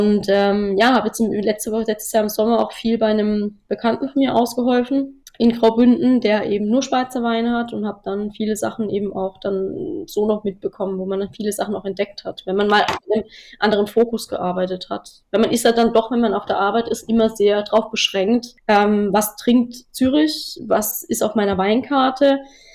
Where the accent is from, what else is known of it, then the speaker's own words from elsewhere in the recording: Germany; ein bisschen Deutschland ist halt auch nicht verkehrt, weil so als Deutsche, das wird es immer geben